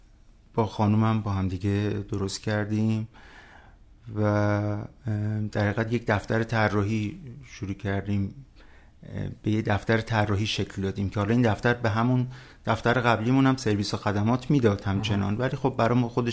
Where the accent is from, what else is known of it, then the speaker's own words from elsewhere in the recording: Tehran, Tehran Province, Iran; born there; من متولد 56م مرداد 56 توی تهران به دنیا اومدم. از یک پدر مادر، پدر خوزستانی و مادر متولد تهران.